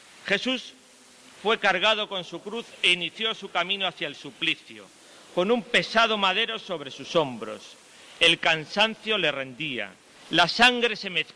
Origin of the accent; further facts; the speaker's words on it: Valladolid, Castile and León, Spain; Y como vallisoletanos de Semana Santa, traemos a la memoria, 20 años después